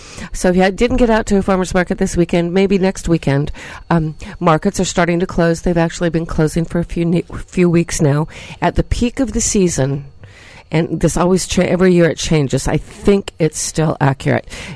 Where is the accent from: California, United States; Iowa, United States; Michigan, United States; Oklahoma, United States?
California, United States; Sebastopol; I was at my hometown market today. Sebastopol was absolutely gorgeous.